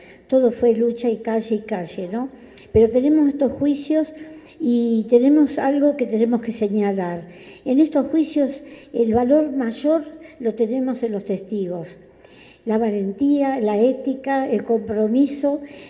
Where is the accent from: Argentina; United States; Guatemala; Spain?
Argentina; moved away; Porque nosotros cuando salimos de Argentina no estaba tan arraigado el tema del narcotráfico